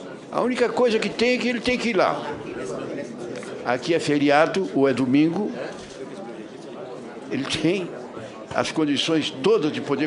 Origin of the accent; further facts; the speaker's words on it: Brazil; Eu sou brasileiro, eu estou aqui, tenho a votação.